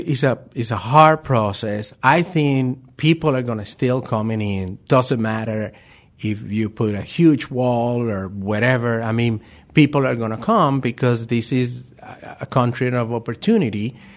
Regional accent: Venezuela; moved away as an adult; I'm from Venezuela, and even though I've been living here for 20 years

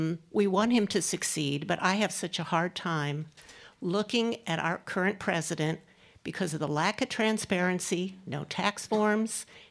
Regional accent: Iowa City, Iowa, United States; I'm from Iowa City

